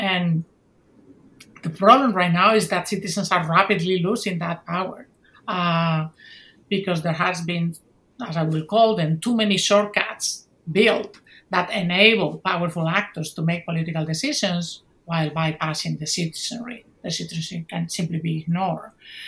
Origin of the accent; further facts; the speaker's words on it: Spain; I grew up in Franco's dictatorship in Spain and made it through the transition to democracy.